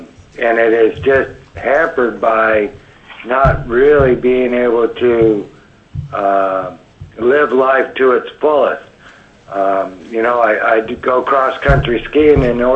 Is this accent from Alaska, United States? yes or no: yes; Fairbanks, Alaska, United States; Through the chair … I am from Fairbanks, actually.